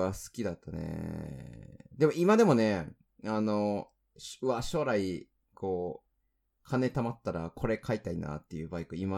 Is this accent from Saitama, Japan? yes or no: no; Kagawa, Japan; 私の出身は香川県なので思い出深いですけどね、瀬戸内海。